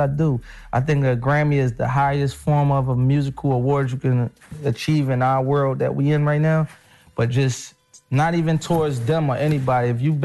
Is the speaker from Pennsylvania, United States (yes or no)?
yes; Philadelphia, Pennsylvania, United States